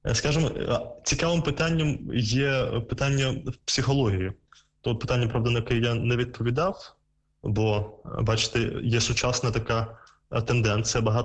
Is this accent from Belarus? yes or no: yes; Belarus; accent: Belarusian; first language Russian; Ukrainian is a second language; now in Ukraine; я є з російськомовної родини, але я такою російською говорив, як не був правильно російською, але з білоруським акцентом.